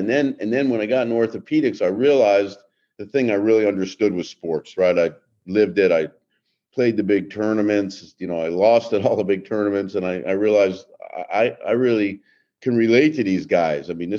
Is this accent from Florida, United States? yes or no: yes; Miami, Florida, United States; I grew up in Miami, and my whole life I always thought I was going to be a professional tennis player